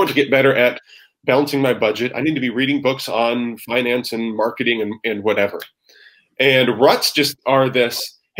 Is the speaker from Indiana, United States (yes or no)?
no; Kansas, United States; And so I grew up in Kansas. We had historical markers where wagon trains headed west still leave their mark in the Kansas prairie, right?